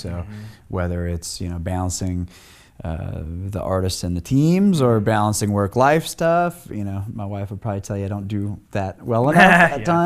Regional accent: Michigan, United States; See, I grew up in Michigan, so like the Pistons or the Tigers or whatever, I loved watching them.

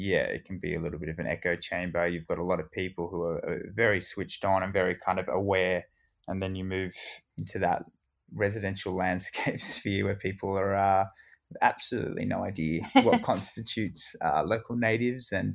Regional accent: Castlecrag, New South Wales, Australia; I was brought up in Castle Crag, and there's a lot of history there about conservation and people living closely with the environment.

